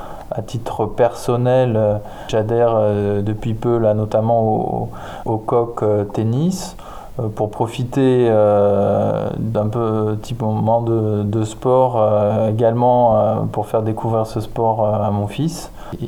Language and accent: French; Nouvelle-Aquitaine, France; je suis originaire de Dordogne et donc j'ai beaucoup de famille sur l'agglomération périgourdine et en Dordogne.